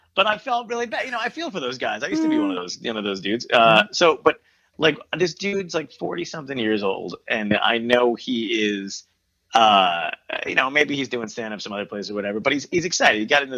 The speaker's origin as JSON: {"language": "English", "region": "New York", "country": "United States", "lives_now": "Boston, United States", "said": "I don't announce it in the fucking streets, but you know, I'm from New York."}